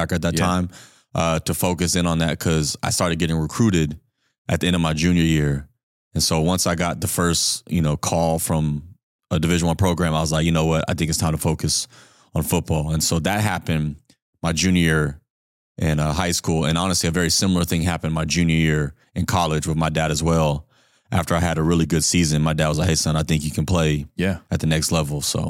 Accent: Norman, Oklahoma, United States; So I'm from Norman, Oklahoma. That's where the Sooners are. My dad actually played there, so he decided to raise his family there as well. So I grew up there

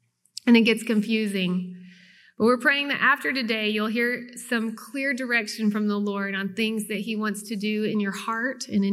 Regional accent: Kingsport, Tennessee, United States; born there; And so I was born in Kingsport, Tennessee in 19-something. We're going to say 1989.

